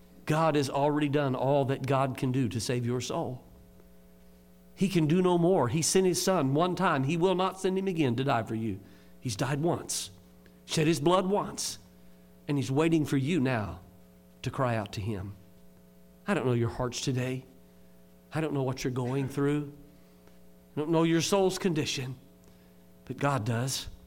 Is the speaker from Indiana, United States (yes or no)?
yes; Indianapolis, Indiana, United States; now in Kentucky, United States; Now, I've learned a little bit about animals living in Kentucky now. I grew up in Indianapolis and didn't know much about them.